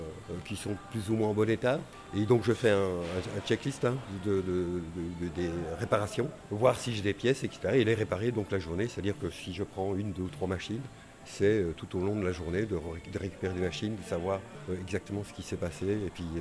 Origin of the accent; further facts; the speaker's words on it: Belgium; also born or lived in Germany; J'ai d'abord commencé en Belgique, puisque je suis belge. Mais j'ai étudié en Allemagne, donc j'ai vécu 15 ans en Allemagne. Je suis parti au Canada aussi, où j'ai travaillé